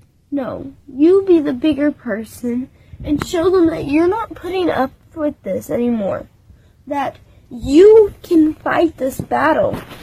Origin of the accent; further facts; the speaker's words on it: United States; I'm an American too.